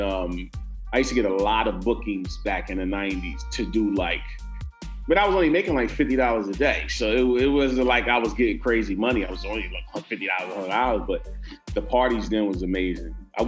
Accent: New Jersey, United States; Grew up in Jersey, and I was running throughout New York City and coming, you know, back and forth.

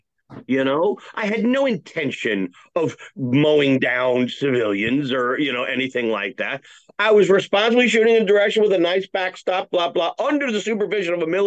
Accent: New Jersey, United States; You know, it's funny. I grew up in New Jersey

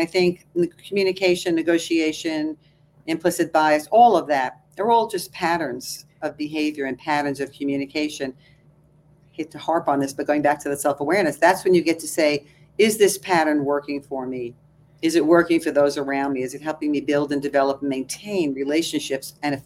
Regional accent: United States; But as an American, I was also treated differently than somebody from Southeast Asia, another woman.

